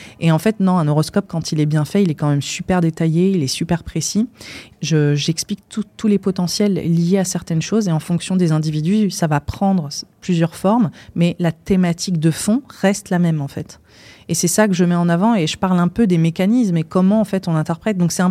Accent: India; parce que j'ai grandi en Inde aussi, donc c'est un pays qui repose énormément sur la pratique de l'astrologie.

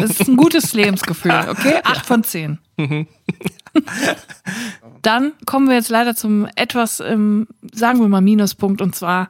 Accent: North Rhine-Westphalia, Germany; now in Cologne, Germany; Man muss dazu sagen, ich komme aus dem Siegerland. Das ist nicht weit von Köln

